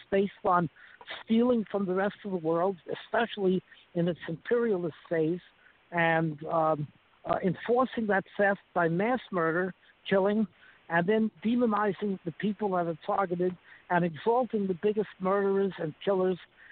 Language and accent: English; United States; So that's another comparison that I feel that we as American anti-imperialists, we have to concentrate on our fire on our own imperialists.